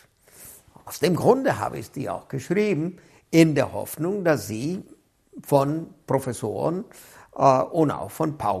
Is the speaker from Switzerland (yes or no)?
no; United States; ich bin auf die Straße gegangen und protestiert, aber als Amerikaner, dieses Verbrechen ist in meinem Namen geschehen.